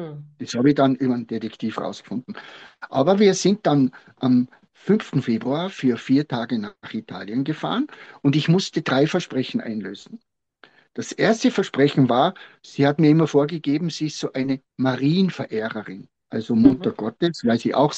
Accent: Tyrol, Austria; Wie halt bei uns in Tirol, wir reden da ein bisschen lockerer.

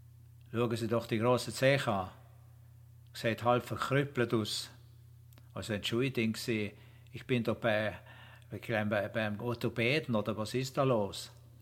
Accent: Vienna, Austria; Also ich komme aus Wien

